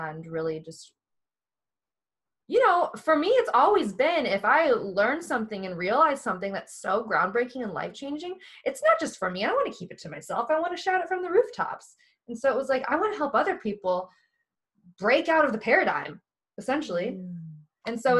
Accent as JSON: {"language": "English", "region": "Midwest", "country": "United States", "tie": "born or raised there", "said": "the programming that I had from growing up in the Midwest."}